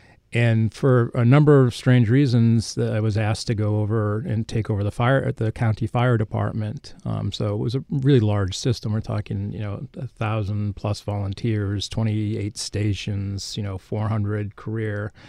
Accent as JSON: {"language": "English", "town": "Reading", "region": "Massachusetts", "country": "United States", "tie": "born or raised there", "said": "So I grew up right outside of Boston, mm-hmm. in a suburb called Reading. So I'm born and bred a Boston guy."}